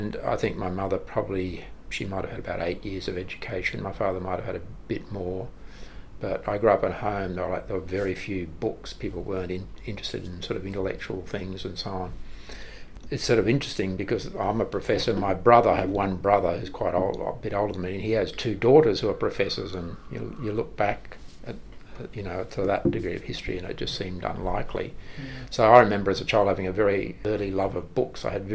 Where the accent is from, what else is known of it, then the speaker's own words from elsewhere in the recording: Brisbane, Queensland, Australia; born there; I was born in Brisbane, and I came from a family that you wouldn't think would produce a professor.